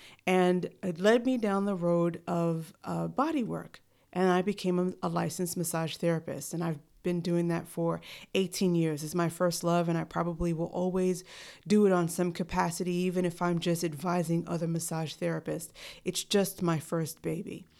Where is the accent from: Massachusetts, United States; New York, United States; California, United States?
New York, United States; New York City; Well, I am from New York City